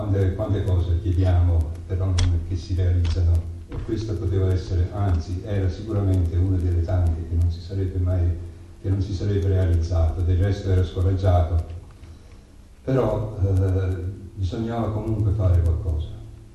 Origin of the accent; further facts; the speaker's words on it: Naples, Campania, Italy; now in Modena, Italy; sono originario di Napoli e sono qui a Modena dall'89.